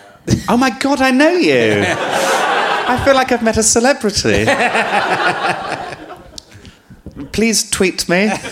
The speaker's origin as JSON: {"language": "English", "town": "Birmingham", "region": "West Midlands", "country": "United Kingdom", "said": "Because I'm from Birmingham, but I have no accent or any evidence that I'm from there. But I am from there, and I do love it."}